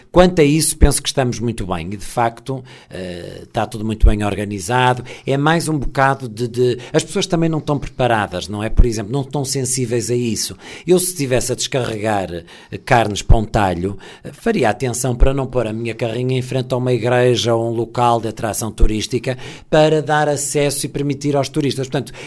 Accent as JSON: {"language": "Portuguese", "region": "Norte", "country": "Portugal", "tie": "born or raised there", "said": "Eu sou melhor e consigo vender bem o Minho, porque eu cresci no Minho e, acima de tudo, sou um apaixonado pelo Minho."}